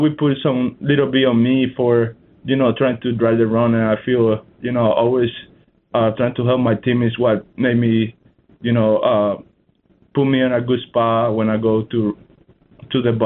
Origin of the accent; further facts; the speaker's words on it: Cuba; I'm Latin. I'm from Cuba. I know how to move, you know.